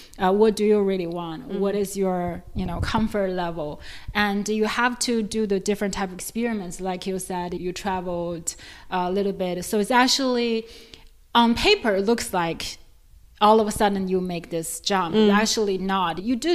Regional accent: China; English is a second language; because I grew up in China, and then we didn't grow up very wealthy.

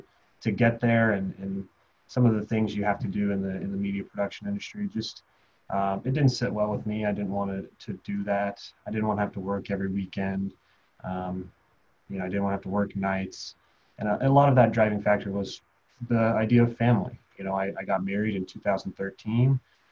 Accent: Salt Lake City, Utah, United States; moved away as an adult; now in Michigan, United States; I'm the marketing director here at Beist Electric. I grew up in Salt Lake City, Utah. I actually lived there for most of my life and traveled and moved to Michigan in 2009.

